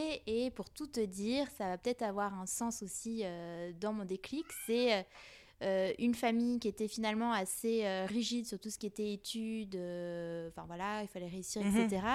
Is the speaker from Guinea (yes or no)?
no; Paris, Île-de-France, France; Bah, moi, je viens de Paris, ouais.